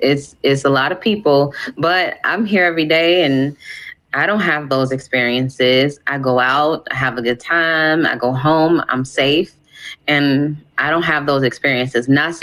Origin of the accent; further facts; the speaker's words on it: Chicago, Illinois, United States; Yes, I am totally born and raised in Chicago. I love my home.